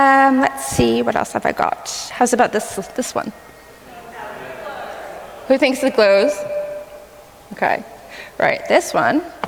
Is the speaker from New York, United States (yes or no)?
yes; New York, United States; now in Newcastle, United Kingdom; I'm based in Newcastle, which is nearly all the way almost in Scotland, originally from New York, which is why I don't sound like I'm from Newcastle.